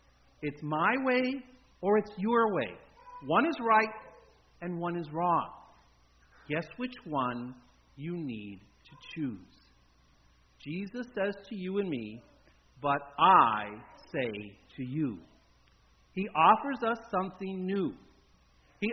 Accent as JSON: {"language": "English", "town": "Minneapolis", "region": "Minnesota", "country": "United States", "tie": "born or raised there", "said": "But I grew up in Minneapolis, and I was walking to confirmation that day, a seventh grader"}